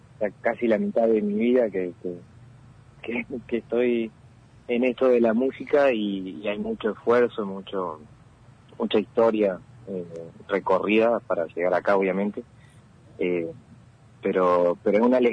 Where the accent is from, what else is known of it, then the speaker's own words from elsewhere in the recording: Paraná, Entre Ríos, Argentina; now in Santa Fe, Argentina; Así es, hace un año vivo en Santa Fe. Ahora mismo igual estoy en Paraná todavía.